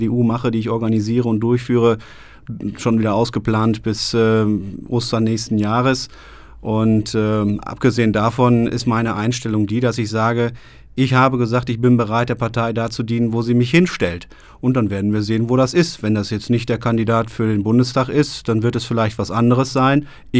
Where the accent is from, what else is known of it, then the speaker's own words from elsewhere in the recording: Münster, North Rhine-Westphalia, Germany; Und wir sind eine Münsteraner Familie. Wir haben hier gebaut und eine Familie gegründet